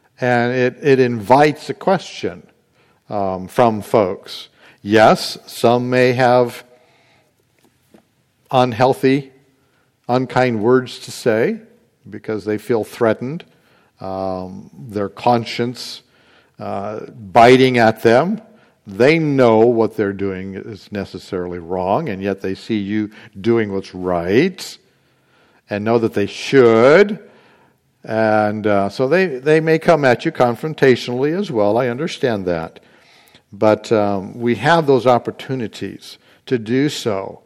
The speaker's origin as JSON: {"language": "English", "region": "Indiana", "country": "United States", "tie": "born there", "also_born_or_lived": "Washington State", "said": "I was born in Indiana. I'm a Hoosier by birth. But I don't necessarily go by that because I have moved around."}